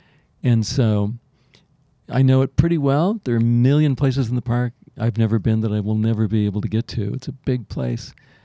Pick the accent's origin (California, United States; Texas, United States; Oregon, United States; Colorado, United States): Colorado, United States; also born or lived in Northwest; I grew up in Colorado. I love the Colorado mountains. I did some park rangering in the Northwest.